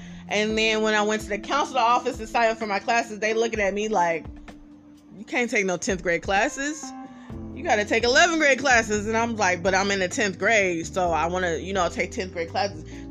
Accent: Oakland, California, United States; also born or lived in Richmond; I was born in Oakland, Kaiser, 1987, July the 7th at 11 a.m., so when I say I'm from Oakland, I'm really from Oakland. I was born out there and raised a little bit in Oakland. Then we moved to Richmond

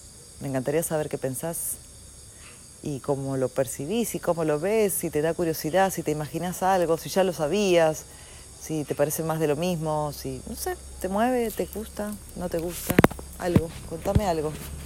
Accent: Argentina; born there; now in ?; Es lo mismo que yo hablaba de antes, de que si yo nací en Argentina

